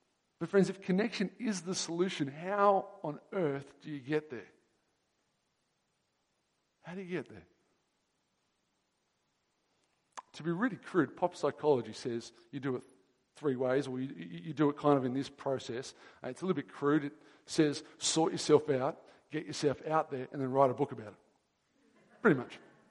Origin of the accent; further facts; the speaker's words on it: Hornsby, New South Wales, Australia; I grew up in Hornsby